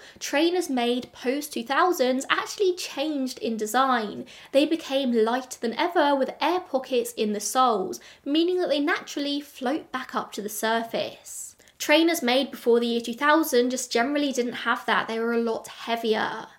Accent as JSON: {"language": "English", "country": "United Kingdom", "said": "I'm British, I say trainers."}